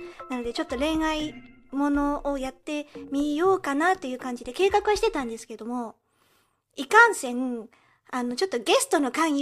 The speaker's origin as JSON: {"language": "Japanese", "country": "United Kingdom", "tie": "born or raised there", "also_born_or_lived": "Japan", "lives_now": "London, United Kingdom", "said": "日本生まれイギリス育ちの私たちがロンドンからお送りする"}